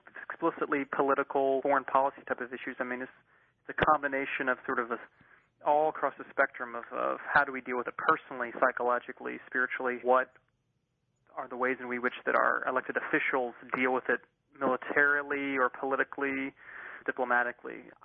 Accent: Oklahoma, United States; So I grew up in Oklahoma. A good deal of my family is still there, so I decided to come to Texas to work with a progressive group that counters religious extremism down here.

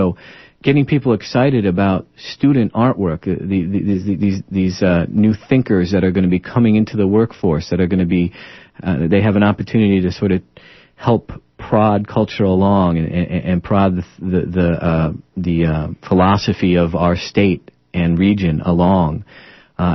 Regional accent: Pennsylvania, United States; now in Portland, United States; So to start, yes, I am from Pennsylvania. I did come out to Oregon. I attended college at Eastern Oregon University.

